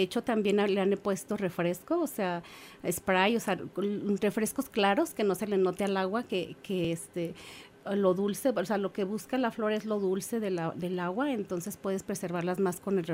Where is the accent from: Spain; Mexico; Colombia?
Mexico; Guadalajara, Jalisco; de hijo de una amiga mía de Guadalajara, yo soy de Guadalajara